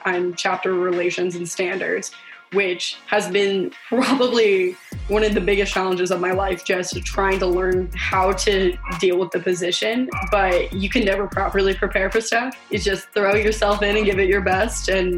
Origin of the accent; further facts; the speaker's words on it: Arizona, United States; Well, I'm from Arizona. I think going to ASU was always in the back of my mind.